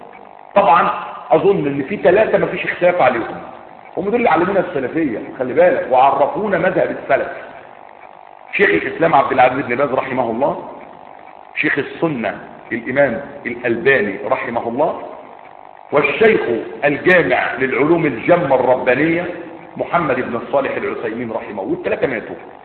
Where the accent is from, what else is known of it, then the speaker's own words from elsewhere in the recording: Egypt; كل اللي عندنا في مصر طلبة علم إن شاء الله من أهل السنة